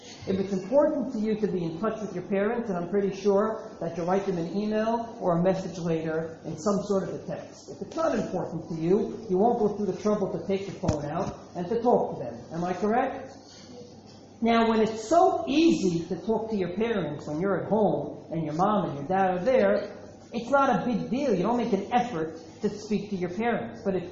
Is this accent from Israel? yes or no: yes; Israel; I come from Israel, and so does Noga